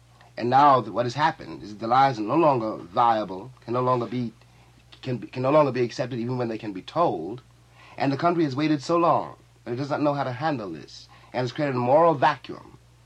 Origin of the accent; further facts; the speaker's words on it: United States; I can see that I might very well, for one reason or another, leave this country tomorrow and never come back.